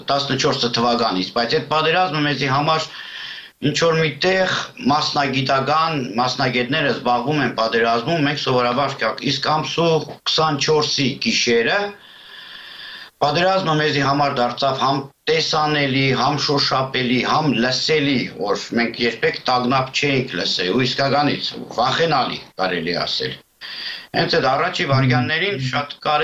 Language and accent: Armenian; Artik, Shirak, Armenia; moved away as an adult; now in Kyiv, Ukraine; ես ծնվել եմ Հայաստանի Արտիկ քաղաքում, ուսում, դպրոց, ամեն ինչ Արտիկում, հետո եկել եմ Կիև